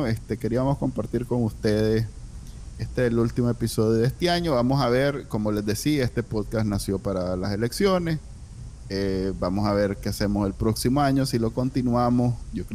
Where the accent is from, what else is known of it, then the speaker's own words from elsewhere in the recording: Nicaragua; para nosotros que somos nica, nos encanta y queremos con todas nuestras ganas vivir ahí